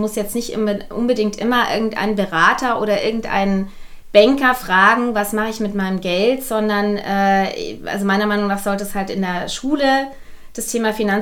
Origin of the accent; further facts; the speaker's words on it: Munich, Bavaria, Germany; Ja, das hat sich aufgebaut in München tatsächlich, aus meiner Heimatstadt.